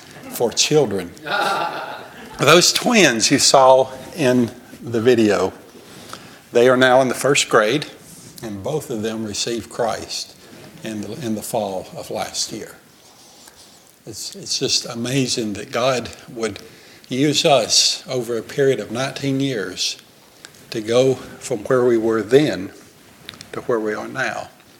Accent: Alabama, United States; accent: Southern; now in Germany; I mean, they do know that I'm from Alabama, but they just see it as an English accent. People here say, well, how can you speak German with a Southern accent?

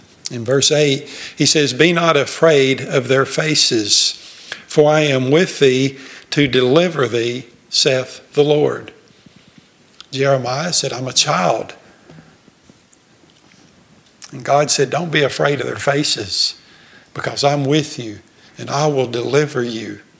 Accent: Alabama, United States; but I'm from Alabama, so I guess that makes it appropriate.

